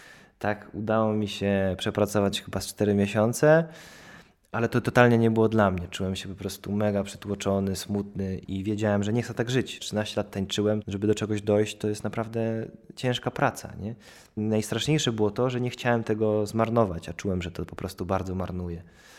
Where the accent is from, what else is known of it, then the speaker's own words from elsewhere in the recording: Nowiny, Lublin Voivodeship, Poland; Pochodzę spod Chełma, z małej miejscowości nazwanej Nowiny. Mam 25 lat